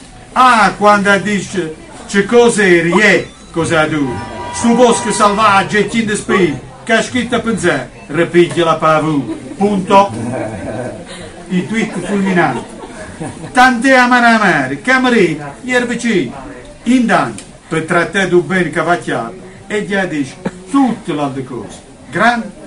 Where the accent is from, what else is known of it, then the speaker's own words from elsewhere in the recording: Florence, Tuscany, Italy; accent: Florentine; il mio dialetto fiorentino, perché non so se è capito dal mio accento che vengo da Firenze